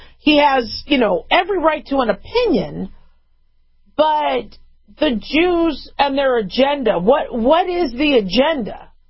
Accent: Las Vegas, Nevada, United States; I'm an American. I'm a physician. I'm a business owner. I'm a Las Vegan. I'm a Nevadan.

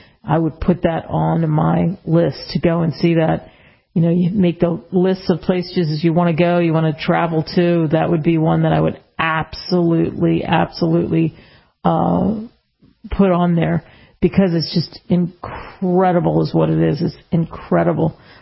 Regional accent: Philadelphia, Pennsylvania, United States; And I grew up outside of Philly.

